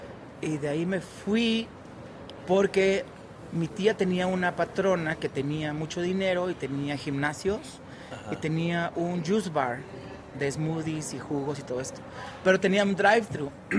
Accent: Mexico; yo como lo mexicano me salió

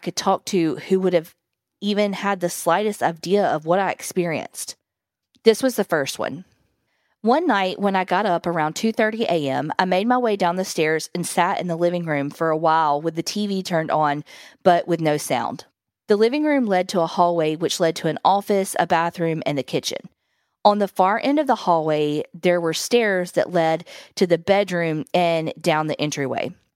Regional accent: Minnesota, United States; moved away as an adult; now in Switzerland; I grew up in Minnesota, but I have been living in Switzerland, which is my adopted home for 35 years.

